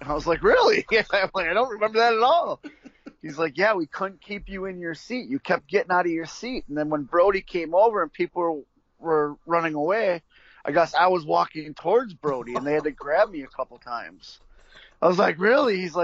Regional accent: Milwaukee, Wisconsin, United States; And AWA was really big in where I grew up in Milwaukee.

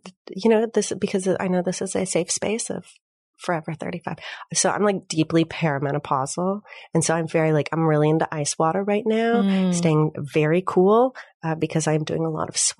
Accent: Midwest, United States; now in Los Angeles, United States; And growing up in the Midwest, I didn't really know a lot of sober people.

